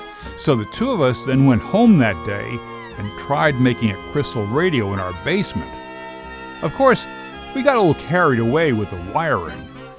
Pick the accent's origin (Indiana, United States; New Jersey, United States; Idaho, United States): New Jersey, United States; Of course, where I grew up in New Jersey, if you ever wanted to smell rotten eggs, all you had to do was take a trip out to Newark Bay, you know, down by Jersey City and Bayonne.